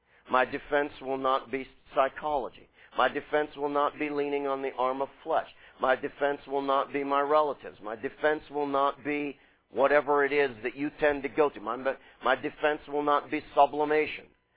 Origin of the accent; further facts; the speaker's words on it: Pennsylvania, United States; I'm from Western Pennsylvania, so I'm a winner.